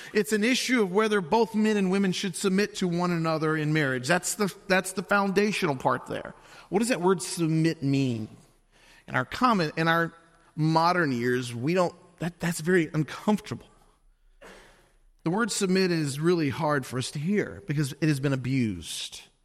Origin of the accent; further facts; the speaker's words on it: Louisiana, United States; I'm from Louisiana. We don't really talk English